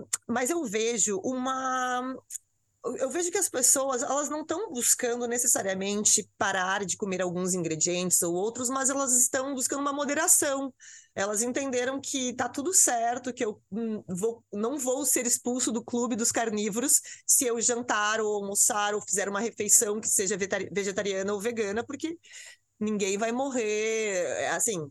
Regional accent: Rio Grande do Sul, Brazil; por ser gaúcha, eu e o Thiago, meu marido, somos gaúchos

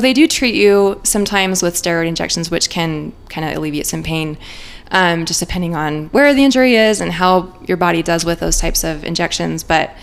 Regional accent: Salt Lake City, Utah, United States; moved away as an adult; now in Los Angeles, United States; I grew up in Utah, Salt Lake City. I moved out to Los Angeles in my mid-20s to pursue my dreams in the music industry

